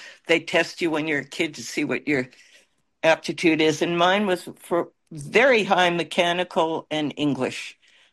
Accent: Connecticut, United States; I grew up in Connecticut, which is a far cry from Hollywood.

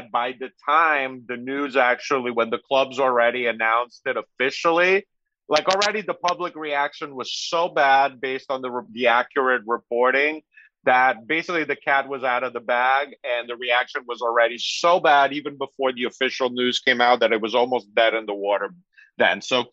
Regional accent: Italy; I grew up in Italy, Padova, Vicenza, even in the third division

